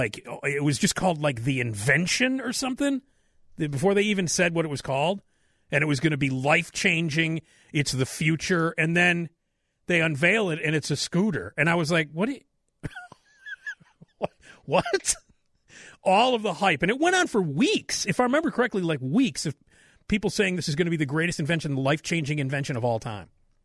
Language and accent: English; Burnt Corn, Alabama, United States; You know where I'm from in Alabama? I'm from Burnt Corn.